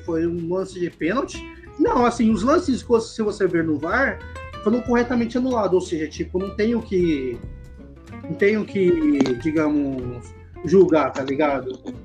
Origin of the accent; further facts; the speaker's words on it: Brazil; eu sou brasileiro mesmo, quebra a canela dos caras mesmo